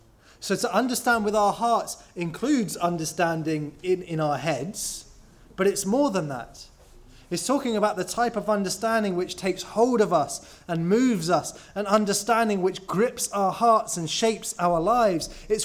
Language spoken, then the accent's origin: English; London, United Kingdom; When I was growing up, I grew up in South London.